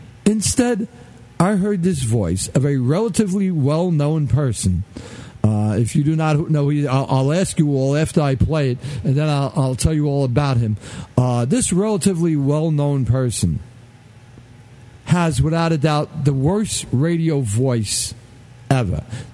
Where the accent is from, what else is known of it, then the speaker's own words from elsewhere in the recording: New York, United States; accent: New York; those aspects of my speech that make it obvious that I am a New Yorker, that doesn't mind sounding like a New Yorker.